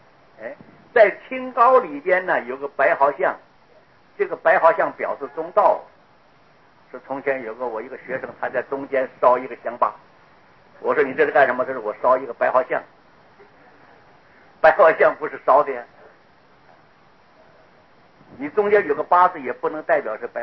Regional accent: Taiwan; 我们台湾话叫卡税

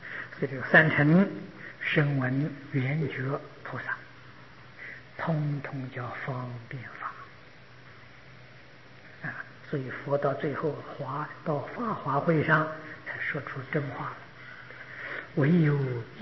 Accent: China; 我们中国人讲灵魂呢，那个东西不坏呀。

